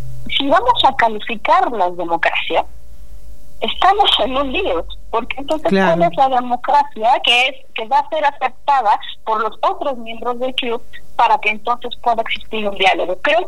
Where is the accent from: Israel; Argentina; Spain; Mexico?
Mexico; las condiciones del sistema político mexicano. En mi país